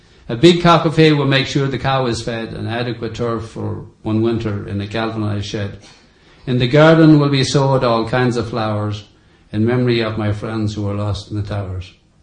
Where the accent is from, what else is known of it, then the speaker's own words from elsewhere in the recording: Ireland; now in United States; I grew up in Ireland, 1 mile from the nearest store, 3 miles from the nearest church, 4 miles from the nearest tiny little town, and 8 miles from a town personally the size of Catskill.